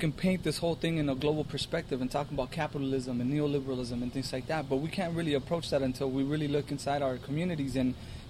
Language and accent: English; Los Angeles, California, United States; I'm from Los Angeles. What I do is it's what's considered hip-hop. It's underground hip-hop from Los Angeles.